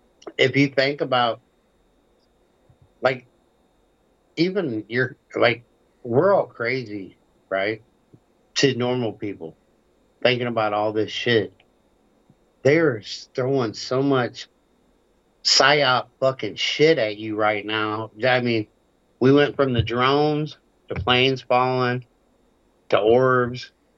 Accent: Missouri, United States; I'm from Missouri. I want Kansas City to win

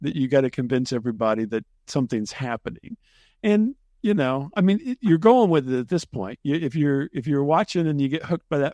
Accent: Midwest, United States; I grew up in the Midwest.

